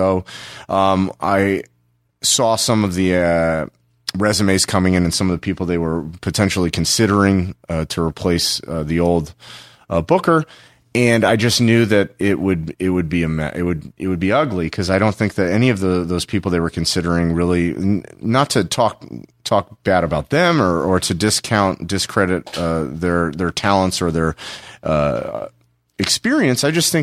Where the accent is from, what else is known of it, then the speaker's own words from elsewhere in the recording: Los Angeles, California, United States; And then I'm originally from Los Angeles. I moved back home to Los Angeles.